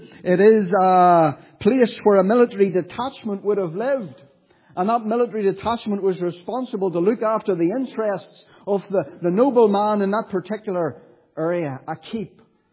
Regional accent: Warrenpoint, Northern Ireland, United Kingdom; If I was to take you after the meeting today down the road to my hometown of Warren Point

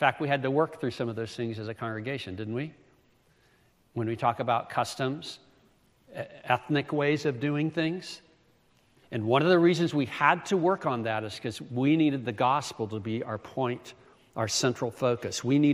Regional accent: Greenville, United States; I grew up in Greenville. When I was a child, Greenville is pretty much a provincial southern town.

